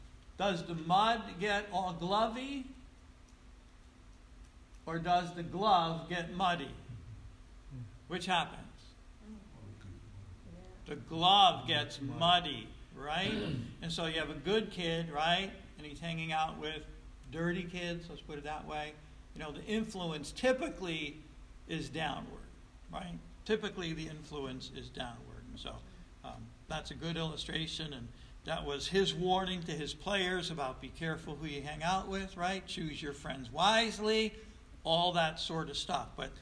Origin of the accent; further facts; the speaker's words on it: Troy, United States; And again, I grew up in South Troy, and you know, my parents, right or wrong, they completely trusted the neighborhood to police itself.